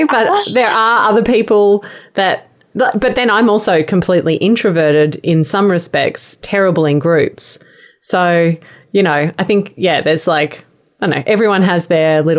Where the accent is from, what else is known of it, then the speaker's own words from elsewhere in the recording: Australia; being an Australian